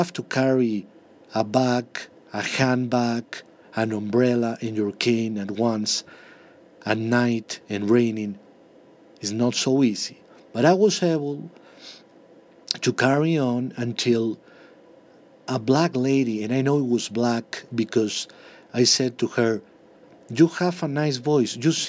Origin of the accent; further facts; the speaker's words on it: Colombia; now in New York City, United States; I'm from Colombia. I need this working here in New York City.